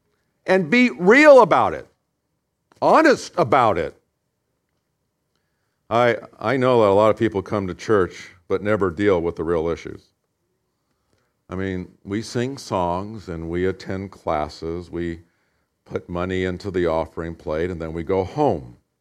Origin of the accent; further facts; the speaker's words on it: California, United States; I grew up in Southern California, so we would eat outside in the patio.